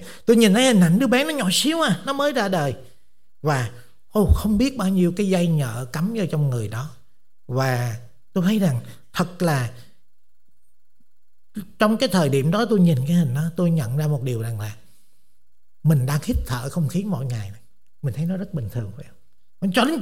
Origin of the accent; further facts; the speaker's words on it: California, United States; Tại tôi là dân Cali, tôi đi đâu tôi cũng hỏi xăng giá bao nhiêu hết trơn. Tại thì bên Cali cái gì cũng rẻ hết, chỉ có xăng là mắc thôi.